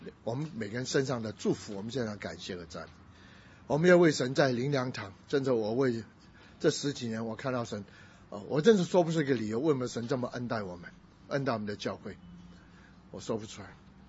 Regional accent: Taipei, Taiwan; 我们台北人真太丰富了

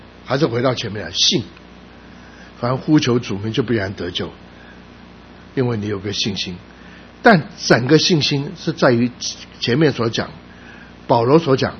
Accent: Guangzhou, Guangdong, China; 我在广州长这么大

